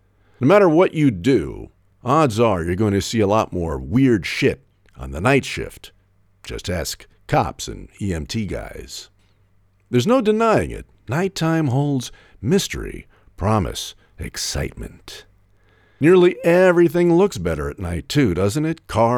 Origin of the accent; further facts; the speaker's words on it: New York City, New York, United States; I grew up in New York, and I dubbed it the City of Suffering.